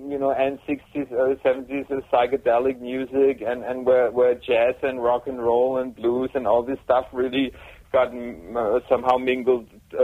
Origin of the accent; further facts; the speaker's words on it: Stuttgart, Baden-Württemberg, Germany; born there; English is a second language; It's near Stuttgart. I'm living. I was born in Stuttgart, But I spend a lot of times in other countries and. But since a few years, I'm back in the area there. It's like 50 miles out of Stuttgart in the countryside.